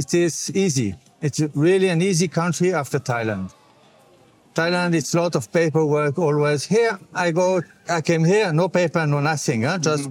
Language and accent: English; Geneva, Switzerland; first language French; English is a second language; now in Zurich, Switzerland; Born in Geneva, speak French, but make my life in Zurich, so speak German and English.